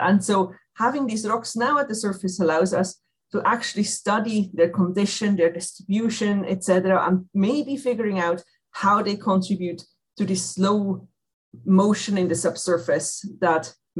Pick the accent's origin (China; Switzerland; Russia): Switzerland; English is a second language; moved away as an adult; now in United States; As you probably can hear, I'm not from America. I'm from Switzerland.